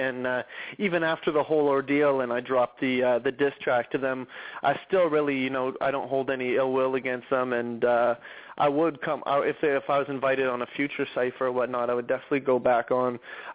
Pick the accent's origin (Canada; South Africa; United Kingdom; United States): Canada; I'm a Canadian rap battler.